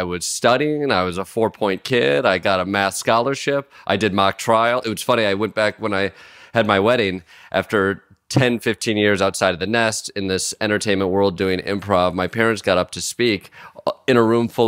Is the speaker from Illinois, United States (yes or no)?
no; Kalamazoo, Michigan, United States; That's right. Yes. Kalamazoo, Michigan.